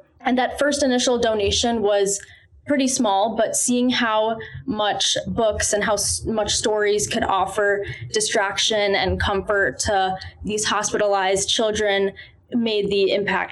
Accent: Illinois, United States; We're both from the Chicagoland area

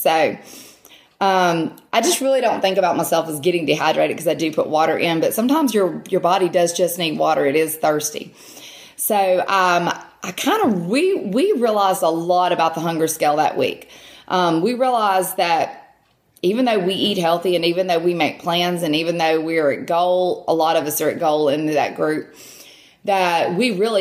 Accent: Mississippi, United States; I'm from Mississippi, for those of you who don't already know me.

